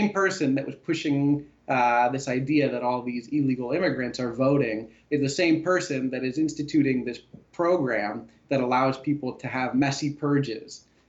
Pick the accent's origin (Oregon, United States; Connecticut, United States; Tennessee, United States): Oregon, United States; My home state of Oregon was the first to pass it a few years ago